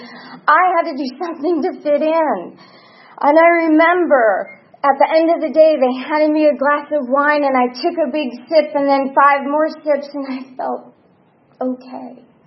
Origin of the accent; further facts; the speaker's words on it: New Jersey, United States; Yeah, I'm from New Jersey. I didn't want anything